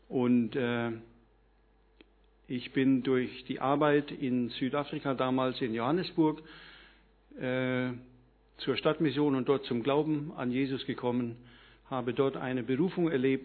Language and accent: German; Rentweinsdorf, Bavaria, Germany; born there; Gebürtig bin ich aus Unterfranken, aus einem kleinen Ort Rentweinsdorf in der Nähe von Ebern und Bamberg.